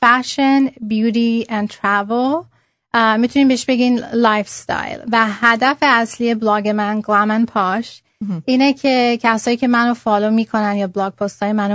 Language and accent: Persian; Iran; now in United States; من تقریبا 19 ساله که آمریکام. این کار رو تقریبا 6 سال پیش شروع کردم. یکم بهتون بک‌گراند بدم. من توی خانواده تقریبا ترادیشنال ایرانی بزرگ شدم